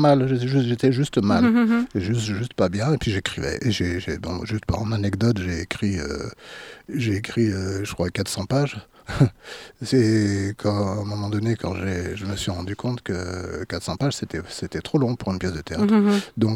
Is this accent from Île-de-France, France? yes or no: yes; Paris, Île-de-France, France; born there; Moi, je suis né, mon père a grandi en Charente. Et moi, je suis né à Paris, dans le 4e arrondissement.